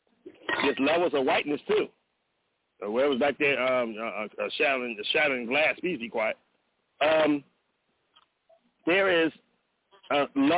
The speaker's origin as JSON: {"language": "English", "town": "Compton", "region": "California", "country": "United States", "tie": "born or raised there", "said": "I grew up in Los Angeles, California, in the city of Compton, of Los Angeles County."}